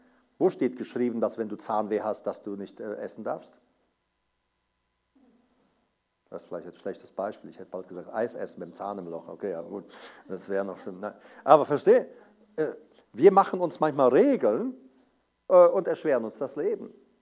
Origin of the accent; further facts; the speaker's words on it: Paraguay; Aber ich bin da aufgewachsen auf dem Land